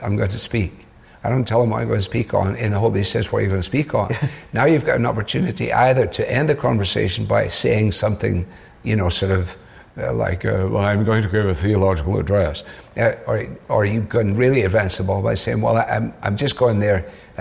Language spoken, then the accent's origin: English; Glasgow, Scotland, United Kingdom; I was brought up in Glasgow in an interdenominational mission hall, which had been founded as a result of the evangelistic missions of Moody and Sankey.